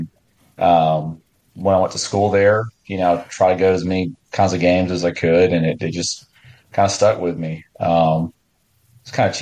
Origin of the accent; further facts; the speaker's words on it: Hattiesburg, Mississippi, United States; I'm from Hattiesburg. I grew up just really a few blocks away from Forest General, on Windsor Drive.